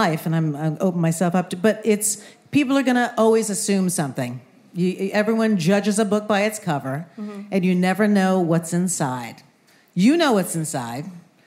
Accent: New York, United States; Okay, I grew up in Westchester. Both my parents are music teachers.

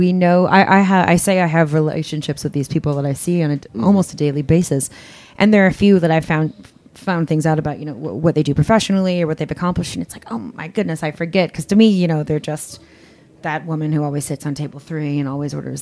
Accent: Kentucky, United States; I'm from Kentucky, and they said, well, isn't everybody mean there?

